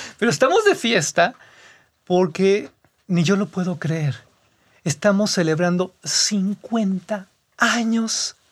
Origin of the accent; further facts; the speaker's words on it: Monterrey, Nuevo León, Mexico; en plazas como mi tierra, como mi amado Monterrey.